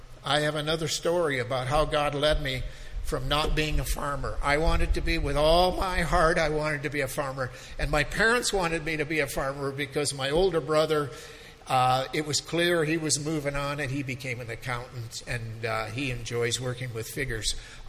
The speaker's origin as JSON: {"language": "English", "town": "Promised Land", "region": "Saskatchewan", "country": "Canada", "tie": "born or raised there", "said": "My wife was raised in Stonewall. I was raised in the Promised Land, Saskatchewan. And I came here to go to Bible College, Winnipeg Bible College."}